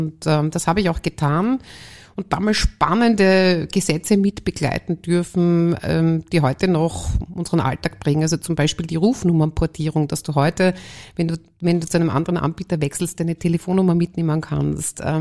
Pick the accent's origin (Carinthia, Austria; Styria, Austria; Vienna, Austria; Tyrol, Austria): Styria, Austria; Leoben; Ich komme aus Leoben